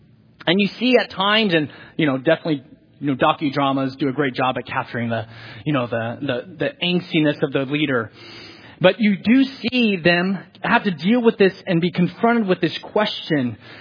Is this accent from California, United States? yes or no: yes; California, United States; I realize that's what Californians, I grew up in California, we always called it the EV Free.